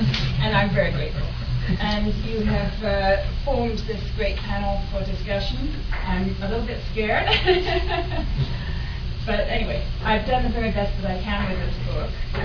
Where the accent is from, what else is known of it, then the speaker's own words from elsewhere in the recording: England, United Kingdom; now in South Africa; growing up in England in the 1960s